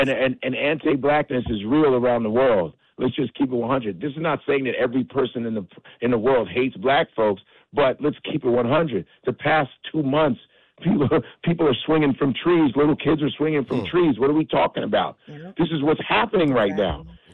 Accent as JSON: {"language": "English", "town": "Chicago", "region": "Illinois", "country": "United States", "tie": "born or raised there", "said": "I'm Nigerian. I grew up in Chicago."}